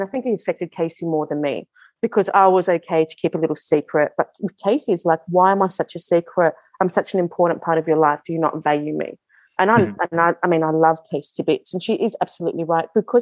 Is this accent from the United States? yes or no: no; Australia; born there; No, I was born in Australia.